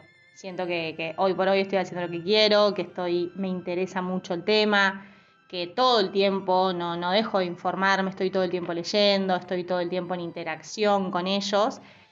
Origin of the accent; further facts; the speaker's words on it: Entre Ríos, Argentina; now in Buenos Aires, Argentina; Yo soy del interior, soy de Entre Ríos, y cuando me vine a estudiar a Buenos Aires